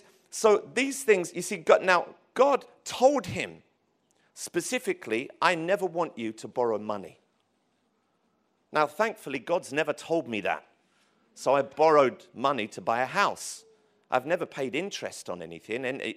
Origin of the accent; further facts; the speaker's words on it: Ireland; I'm Irish. It's you can't help yourself. If you're Irish, you drink tea.